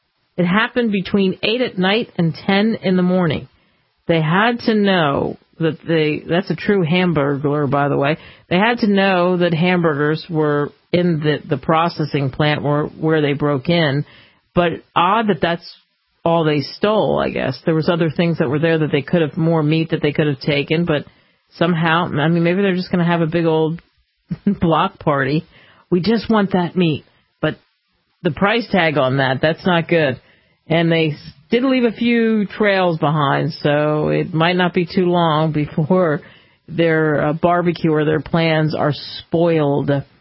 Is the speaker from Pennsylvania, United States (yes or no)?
yes; Philadelphia, Pennsylvania, United States; My hometown, Philadelphia.